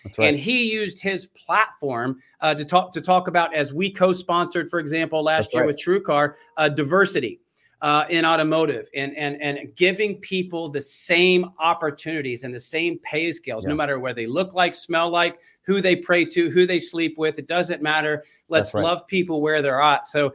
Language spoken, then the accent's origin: English; Kentucky, United States; who happens to be the largest dealer group in Kentucky, my home state, God's country.